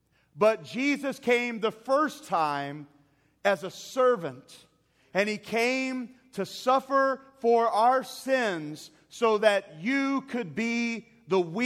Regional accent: Texas, United States; I'm not a farmer. I've been raised in the city. I'm from Texas, but that doesn't mean I have a cowboy hat and cows. I am cityfied to the core.

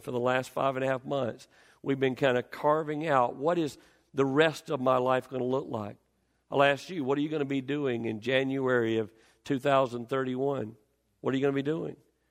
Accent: the South, United States; Some of you are going to need an interpreter today, because I'm from the South.

